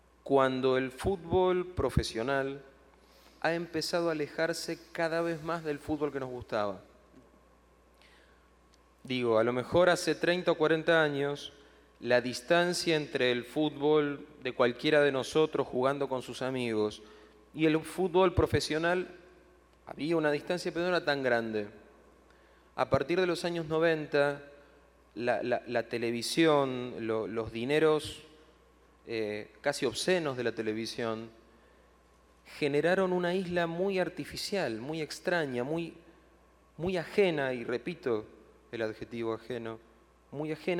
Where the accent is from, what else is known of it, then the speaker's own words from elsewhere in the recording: Argentina; En Argentina, creo que no solo en Argentina, pero en mi país es así